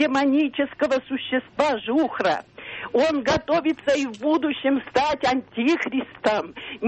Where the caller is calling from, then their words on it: Vologda, Vologda Oblast, Russia; из Вологды, доцент, бывший сейчас пенсионер.